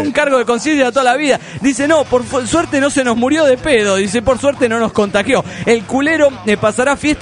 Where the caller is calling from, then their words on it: Panama; de Panamá, desintegrado